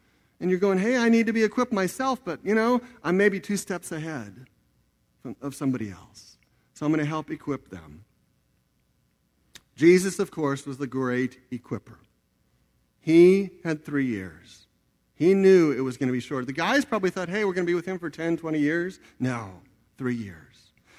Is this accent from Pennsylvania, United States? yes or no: no; Texas, United States; But we went to this place, and we're all from Texas. We don't know anything. We can barely breathe. It's in Colorado.